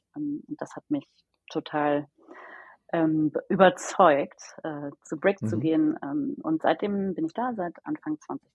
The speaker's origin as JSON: {"language": "German", "town": "Mülheim an der Ruhr", "region": "North Rhine-Westphalia", "country": "Germany", "tie": "born or raised there", "lives_now": "Berlin, Germany", "said": "Also ich lebe heute in Berlin, aber ich bin geboren in Mülheim an der Ruhr und habe studiert an der Ruhr-Universität Bochum, bin also ein Kind des Ruhrgebiets"}